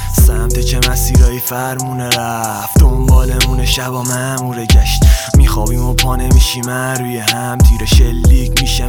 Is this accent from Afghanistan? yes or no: no; Karaj, Alborz, Iran; بچه کرجیم